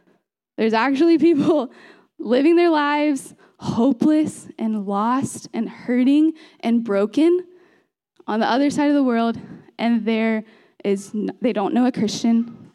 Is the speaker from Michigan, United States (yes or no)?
no; Austin, Texas, United States; I grew up in Austin, Texas, and then I went to college in fall of 2015